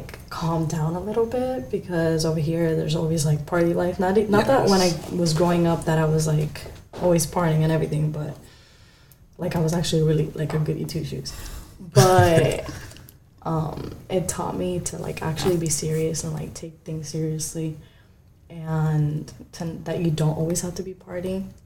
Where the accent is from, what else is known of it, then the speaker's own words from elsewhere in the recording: Miami, Florida, United States; moved away as an adult; also born or lived in Virginia / Kentucky; Yes. I grew up in Miami. Then I moved to Virginia for 2 years. I hated it. It was so boring. I mean, I learned. I was 19. First, I went to Kentucky.